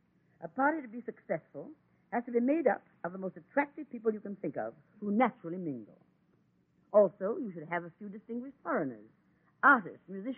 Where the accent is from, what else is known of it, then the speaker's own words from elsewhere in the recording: San Francisco, California, United States; also born or lived in London / Paris / Rome / Venice; San Francisco is my hometown, Rudy. But I've lived in London, Paris, Rome, Venice, Cairo, New York, practically everywhere.